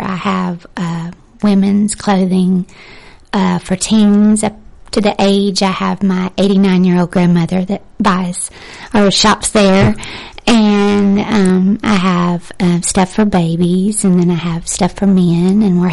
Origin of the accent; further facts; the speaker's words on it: Coleman, United States; I grew up in Coleman. Okay. And a graduate from Fairview High School.